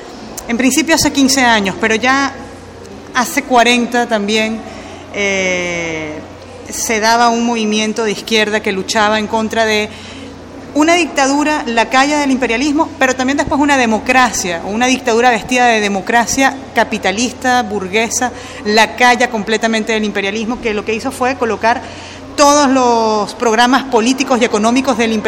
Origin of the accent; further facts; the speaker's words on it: Venezuela; yo vengo de Venezuela